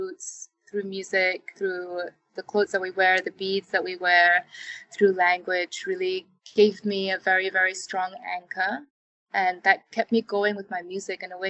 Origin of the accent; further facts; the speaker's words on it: Kuching, Sarawak, Malaysia; My generation, we are the first to be born outside of the rainforests. I grew up in Kuching, which is kind of a 1 hour flight plus another 1 hour flight away from the village.